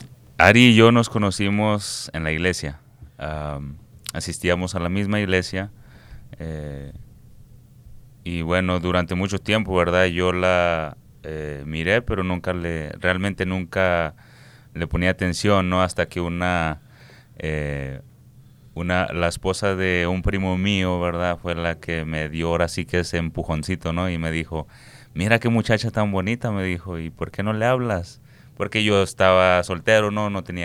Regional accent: Puebla, Mexico; now in Denver, United States; Bueno, yo soy de Puebla, el estado de Puebla, México. De ahí venimos.

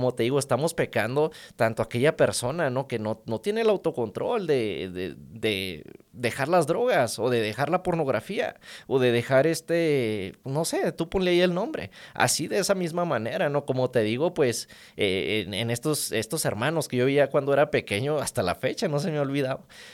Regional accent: Mexico; Aquí mi hermano que está conmigo es de Perú, yo soy mexicano.

